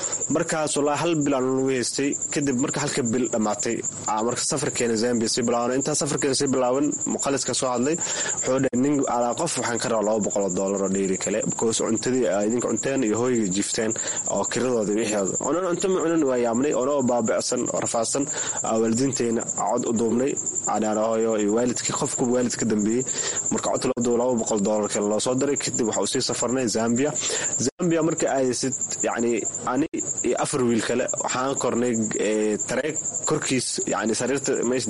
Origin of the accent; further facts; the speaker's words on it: Mogadishu, Banaadir, Somalia; now in Kenya; walaal macaan, horta waagi hore waxaan ka imaaday soomaaliya, khaasatan hamar xaafadnagadegna waxaa waaye saybiano.